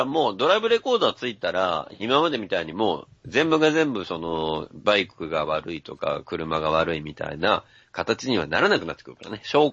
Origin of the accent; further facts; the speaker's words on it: Nagasaki, Japan; 私の出身の長崎県にも、あまり交通量がないエリアに信号機があることがあります。